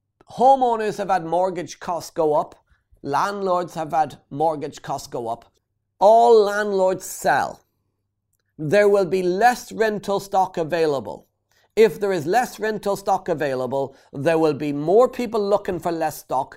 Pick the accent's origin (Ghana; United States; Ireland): Ireland; 33 years, my favourite number being an Irish guy.